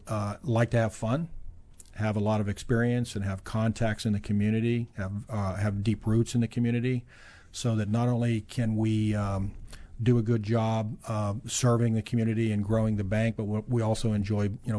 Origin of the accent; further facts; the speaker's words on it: Pittsburgh, Pennsylvania, United States; Well, I grew up in Pittsburgh in a working class family.